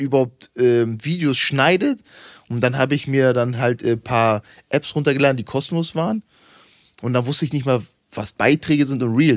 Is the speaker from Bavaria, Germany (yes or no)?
no; Hamburg, Germany; ich bin hier am Fischmarkt aufgewachsen.